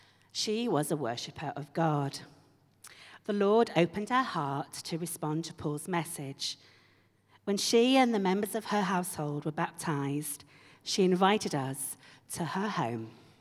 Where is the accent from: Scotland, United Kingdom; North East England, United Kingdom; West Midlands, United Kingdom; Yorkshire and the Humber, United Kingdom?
Yorkshire and the Humber, United Kingdom; because I'm from Yorkshire, I won't buy it.